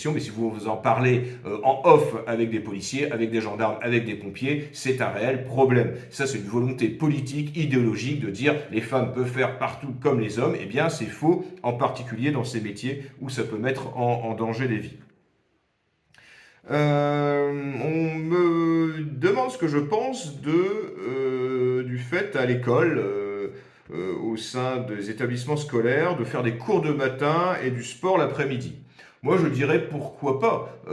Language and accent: French; France; moi je suis français